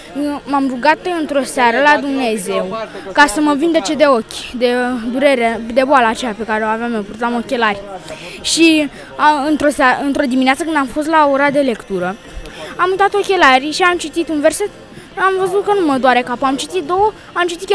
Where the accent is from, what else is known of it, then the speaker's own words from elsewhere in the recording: Poiana Mare, Dolj, Romania; sunt din Poiana Mare și am 11 ani.